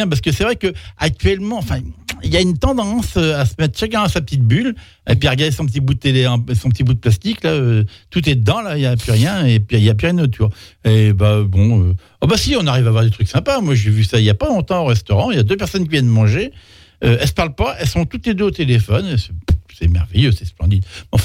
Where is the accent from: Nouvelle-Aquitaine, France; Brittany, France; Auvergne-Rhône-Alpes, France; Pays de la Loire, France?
Pays de la Loire, France; Île d'Yeu; il y a chez nous à l'Île-Dieu, on a des gens qui sont pas connus ailleurs, mais que nous on reconnaît chez nous